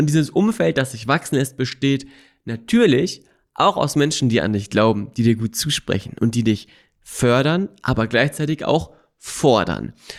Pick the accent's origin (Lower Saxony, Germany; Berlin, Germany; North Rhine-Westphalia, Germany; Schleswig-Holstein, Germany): Lower Saxony, Germany; Melle; Ich war früher ein richtiger Heimscheißer und bin in meinem kleinen Ort Melle groß geworden, meine Heimat, mein Zuhause, in einem Mehrgenerationenhaus mit meiner Omi, mit meinem Opi, mit meinen Eltern, mit meiner großen Schwester, ganz vielen Haustieren.